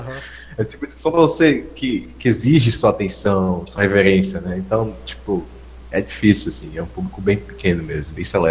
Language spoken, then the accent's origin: Portuguese; Bahia, Brazil; Eu acho que, pensando num baiano assim, como baiano ouvinte de música, ainda acho que na sua maioria, ainda somos um tanto, digamos assim, presos ainda